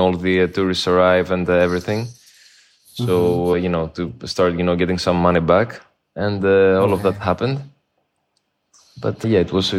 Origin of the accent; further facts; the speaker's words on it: Greece; English is a second language; also born or lived in London; because it's easier. I'm from Greece, and I have studied architecture in London. And at the moment, I live in Greece, and I work in Greece. Right now, I'm in my apartment in Athens.